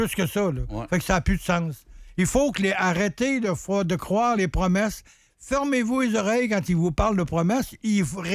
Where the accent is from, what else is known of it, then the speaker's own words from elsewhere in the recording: Quebec, Canada; on est des Québécois, puis on se fie que la poutine puis Creton, ça va nous sauver la vie.